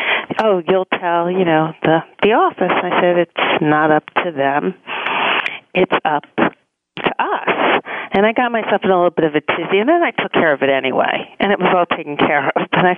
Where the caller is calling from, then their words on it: New York City, New York, United States; I'm calling from New York City, downtown Manhattan.